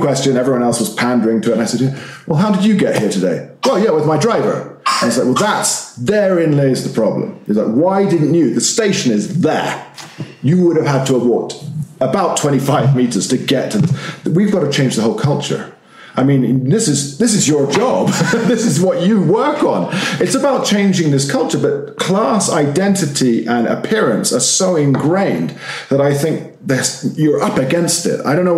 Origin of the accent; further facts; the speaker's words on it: London, United Kingdom; Yeah, I'm a walker. I'm from London.